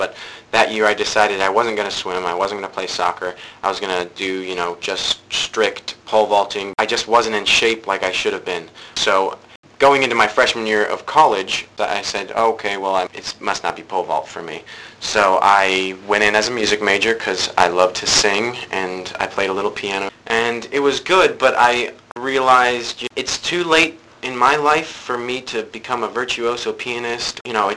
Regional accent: Arizona, United States; So I'm from Arizona, so everyone in Arizona has a swimming pool.

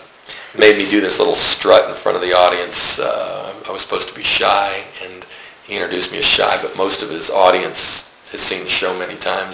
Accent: Fort Pierce, Florida, United States; also born or lived in Nashville; And I'm from Fort Pierce.

